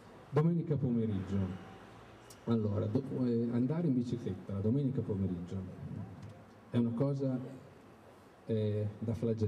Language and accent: Italian; Reggio Emilia, Emilia-Romagna, Italy; born there; Io sono nato a Reggio, da bambino io avevo